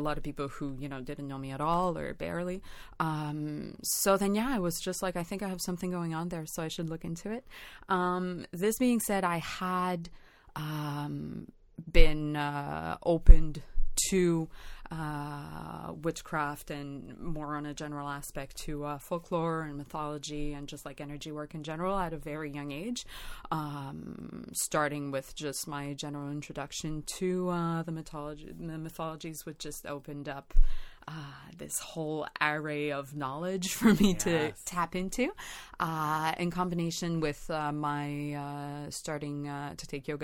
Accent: Montreal, Quebec, Canada; I am a musician from Montreal.

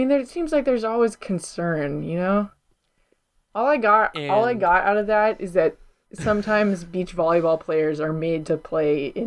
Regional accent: United States; So like I'm from America, you know? I don't have any kind of connection to any of these clubs.

